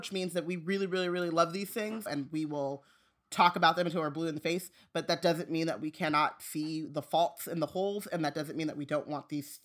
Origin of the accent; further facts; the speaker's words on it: California, United States; I grew up in Southern California, she grew up in Northern California, and then I'm 8 years older than her